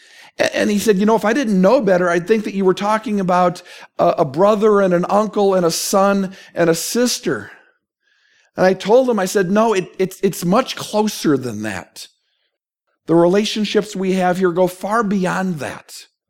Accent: New Jersey, United States; now in Kansas, United States; Shortly after I moved here, I realized that the love language that I learned growing up in New Jersey, sarcasm, didn't translate as well in Kansas. You know, the tongue that we speak in New Jersey is sarcasm

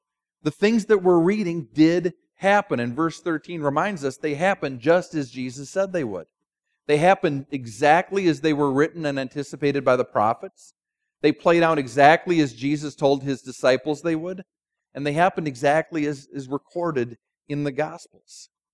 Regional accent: Minnesota, United States; I'm from Minnesota. Minnesota has, they boast, the biggest state fair in the country.

